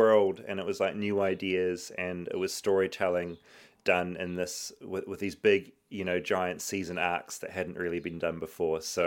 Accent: New Zealand; And being a New Zealander where we're all very like worried about talking ourselves up

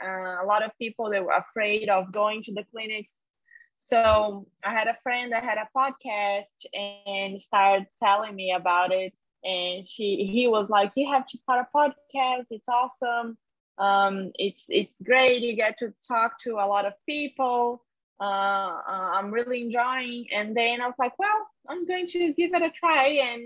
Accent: Brazil; now in United States; because I'm from Brazil, I didn't know that many people in the US.

